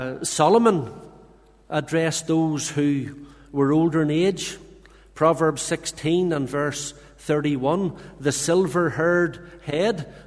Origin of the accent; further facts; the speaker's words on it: Lisburn, Northern Ireland, United Kingdom; And I remember growing up in Lisburn, a congregational church, and I started to attend the midweek when I was 14.